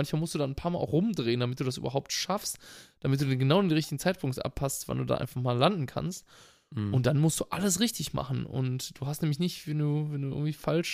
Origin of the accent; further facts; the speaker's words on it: Brazil; German is a second language; Also es ist schon super schwer für mich, als Brasilianer Portugiesisch aus Portugal zu verstehen.